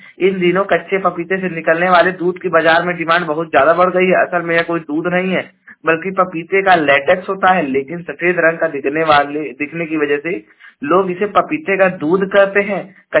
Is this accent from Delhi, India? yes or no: no; Jaunpur, Uttar Pradesh, India; और मैं उत्तर प्रदेश के जौनपुर जिले का निवासी हूँ